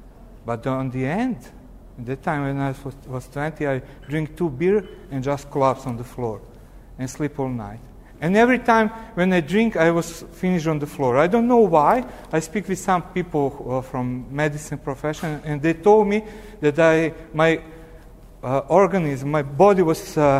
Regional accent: Novi Sad, Vojvodina, Serbia; English is a second language; I'm from Novi Sad. I'm pastor of Protestant Christian Fellowship, that is Free Evangelical Church

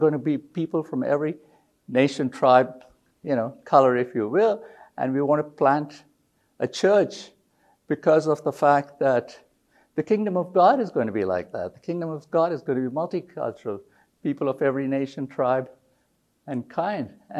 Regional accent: India; moved away as an adult; now in United States; And I grew up in India till I was 27 and came to the United States to do a master's in business administration.

